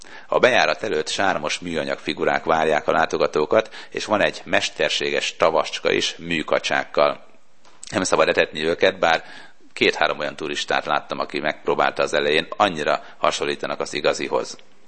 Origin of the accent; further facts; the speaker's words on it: Sopron, Győr-Moson-Sopron, Hungary; born there; Én Sopronban születtem